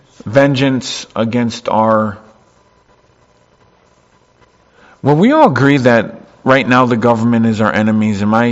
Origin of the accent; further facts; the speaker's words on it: United States; being from the United States brings up a whole nother can of worms of, I'm just from the United States, so of course the battle for independence had to be the most righteous thing in the whole earth